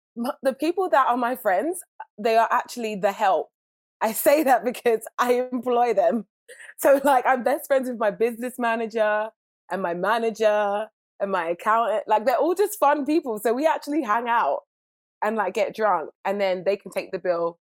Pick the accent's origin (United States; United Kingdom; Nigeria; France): United Kingdom; Also, I'm British